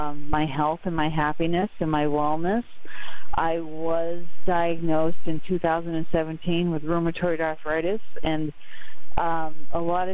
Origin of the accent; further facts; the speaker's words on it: Jaffrey, New Hampshire, United States; I'm from Jaffrey, New Hampshire.